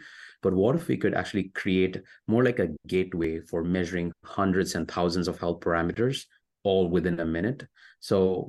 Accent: India; born there; I was born in India.

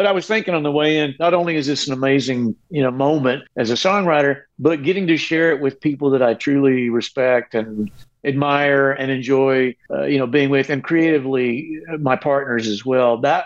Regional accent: Texas, United States; It's about my history time growing up in Texas, put to music.

